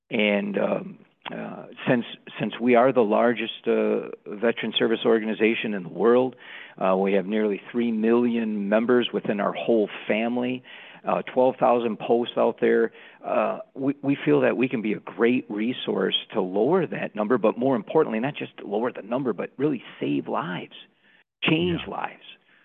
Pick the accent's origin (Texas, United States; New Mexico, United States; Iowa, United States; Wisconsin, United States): Wisconsin, United States; especially where I'm from. My home state's Wisconsin